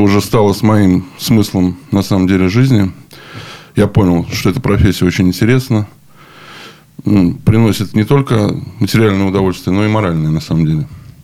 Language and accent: Russian; Pskov, Pskov Oblast, Russia; Родился в Пскове, вырос тоже в Пскове. Закончил 19-ю школу. Наш Псковский государственный университет дальше.